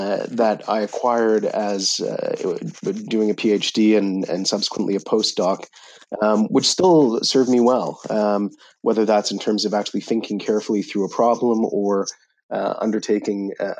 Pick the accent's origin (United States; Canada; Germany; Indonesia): Canada; Ottawa, Ontario; I'm Canadian, born in Ottawa, Canada, to a Pakistani mother who was from Quetta, on the border with Afghanistan, and an Ulster Irish father … who is from Belfast.